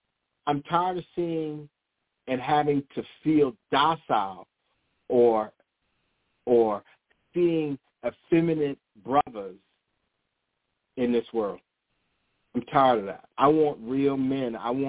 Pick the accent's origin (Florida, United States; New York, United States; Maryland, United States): Maryland, United States; I'm from the area. I grew up in Maryland, but Delaware, they had shrimp attacks.